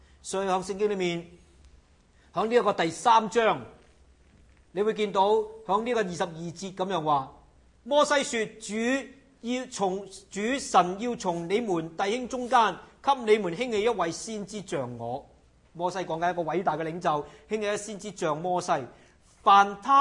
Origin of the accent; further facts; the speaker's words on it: Macau; 若果你是永久居民好像我这样，我澳门来的，就即是小乡下出来